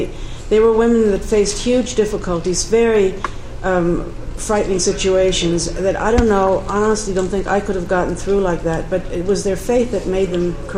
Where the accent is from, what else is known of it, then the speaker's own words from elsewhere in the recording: Germany; moved away; I came from Germany. I was a blank slate as far as Mormonism goes.